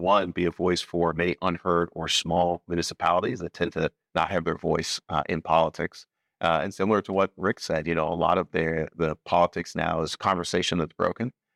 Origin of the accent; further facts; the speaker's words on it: Presque Isle, Maine, United States; now in New Gloucester, United States; I'm just a kid from Aroostook County. I grew up in Presque Isle and graduate of Presque Isle High School in 06.